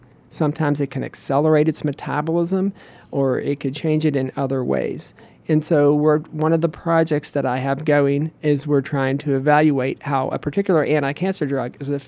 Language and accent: English; Wheeling, West Virginia, United States; I grew up in Wheeling, West Virginia, in Ohio County.